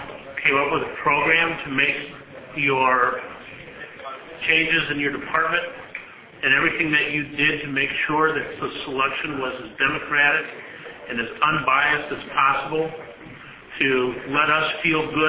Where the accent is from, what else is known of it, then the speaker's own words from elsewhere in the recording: Scotland, United Kingdom; I'm Scottish, I invented the word.